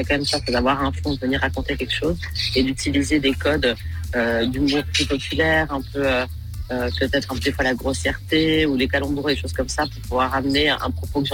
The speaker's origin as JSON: {"language": "French", "country": "Switzerland", "said": "Oh, ça me rend fière pour une petite Suissesse comme moi d'aller faire sur cette belle scène vue sur le lac"}